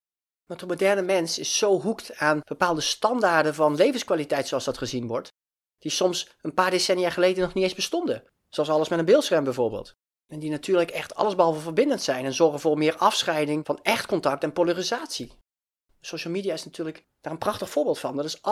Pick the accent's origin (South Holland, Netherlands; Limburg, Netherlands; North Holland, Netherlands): Limburg, Netherlands; Ik kom oorspronkelijk uit Limburg, dus ik heb het allemaal wel meegemaakt.